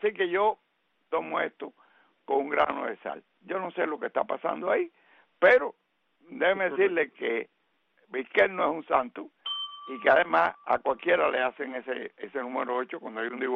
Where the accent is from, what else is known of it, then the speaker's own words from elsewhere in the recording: Cuba; moved away; also born or lived in Venezuela; Venezuela, que es uno de mis países, vamos a decir, porque yo salí de Cuba para Venezuela.